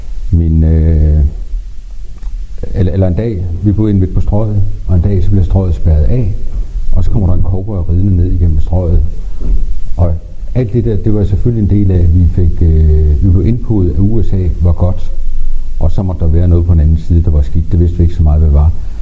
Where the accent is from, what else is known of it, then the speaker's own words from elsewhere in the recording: North Denmark Region, Denmark; Ja, det er sådan, at jeg er gammel vendelbo. Min familie har boet i århundreder heroppe